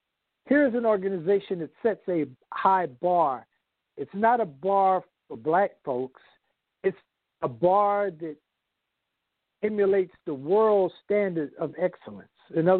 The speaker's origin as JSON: {"language": "English", "town": "Kansas City", "region": "Missouri", "country": "United States", "tie": "born or raised there", "moved": "as an adult", "said": "But in 1978, I moved from Kansas City, Missouri, where I went to undergrad school and high school. My father was stationed there."}